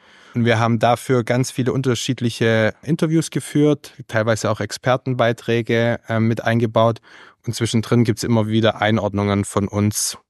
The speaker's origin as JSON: {"language": "German", "town": "Ravensburg", "region": "Baden-Württemberg", "country": "Germany", "tie": "born or raised there", "said": "der ehemalige Oberbürgermeister aus meiner Heimatstadt Ravensburg, Hermann Vogler"}